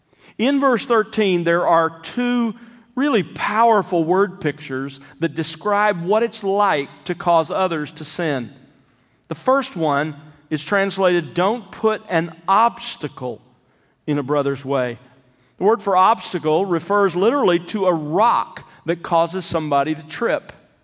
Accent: Alabama, United States; When I was growing up in South Alabama, we would occasionally get the bright idea to catch a squirrel

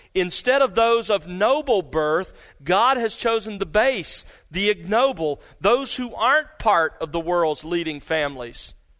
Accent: United States; Growing up in America, many of us were exposed to it in that way.

